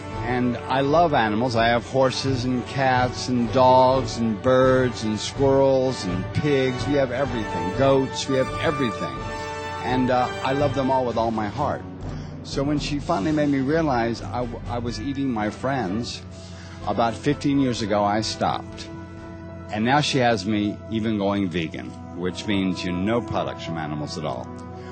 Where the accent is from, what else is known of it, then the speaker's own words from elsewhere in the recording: the South, United States; I was raised in the South, where we eat everything that breathes.